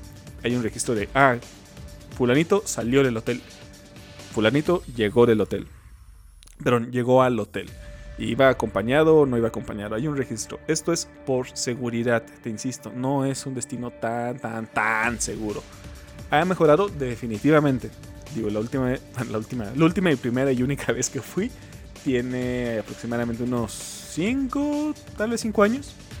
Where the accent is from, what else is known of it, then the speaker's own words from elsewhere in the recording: Mexico; lo que tú y yo, como mexicanos o como muchos otros países, conocemos